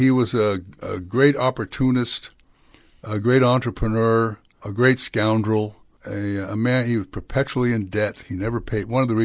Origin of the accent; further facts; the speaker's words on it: San Francisco, California, United States; When you grow up in California, I was born in San Francisco, and you can't escape John Sutter in San Francisco.